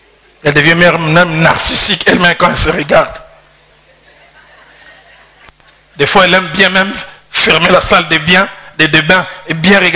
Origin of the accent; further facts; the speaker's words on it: Kinshasa, DR Congo; C'est pour ça que je dis, moi, je viens de Kinshasa.